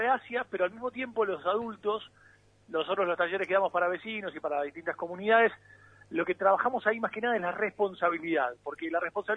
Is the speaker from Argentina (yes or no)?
yes; Argentina; hemos vivido como cada argentino distintos partidos a lo largo de estas últimas 2-3 décadas.